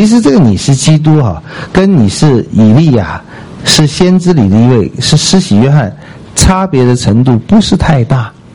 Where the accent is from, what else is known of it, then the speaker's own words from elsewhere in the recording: China; 我们中国人可能可以懂啊，在座有的日本人或者其他的，我不知道你懂不懂